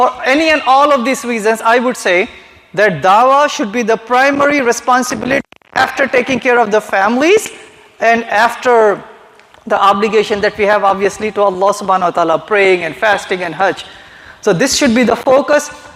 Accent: Hyderabad, Telangana, India; I mean, I'm from Hyderabad, India, right?

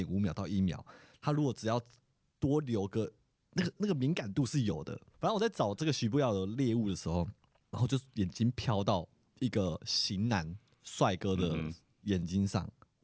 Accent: Taiwan; 我们是台湾来的。

